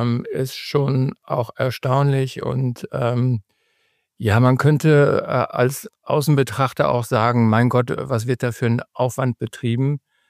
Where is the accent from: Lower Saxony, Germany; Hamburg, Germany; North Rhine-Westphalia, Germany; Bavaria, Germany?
Lower Saxony, Germany; so als Niedersachse würde mir natürlich auch eine Insel mal gefallen